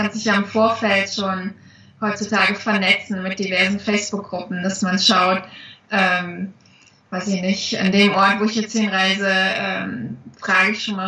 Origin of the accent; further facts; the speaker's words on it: eastern Germany, Germany; ich komme ja aus dem Osten und meine Eltern hatten nie die Möglichkeiten, die kannten das nicht anders.